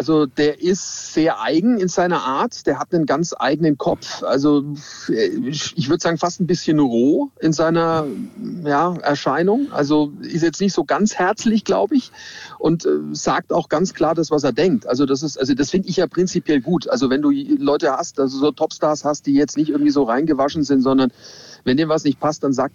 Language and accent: German; Nuremberg, Bavaria, Germany; ich komme ja, wie gesagt, aus Nürnberg